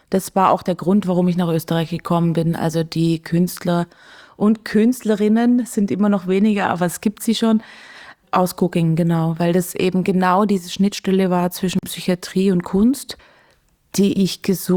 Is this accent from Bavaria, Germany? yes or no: no; Baden-Württemberg, Germany; accent: Swabian; now in Austria; Ich komme aus Baden-Württemberg und habe als Kind, und mit meinen Eltern rede ich immer noch Schwäbisch, also das ist unser Dialekt so. Genau, aber ich bin seit 17 Jahren in Österreich